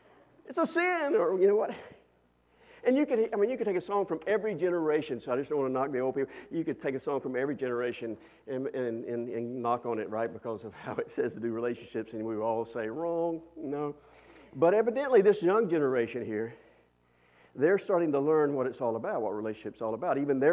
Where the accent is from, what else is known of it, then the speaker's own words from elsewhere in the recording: Mulberry, United States; We got married when we were 6. We're from Mulberry, so that's normal. That's kind of normal there.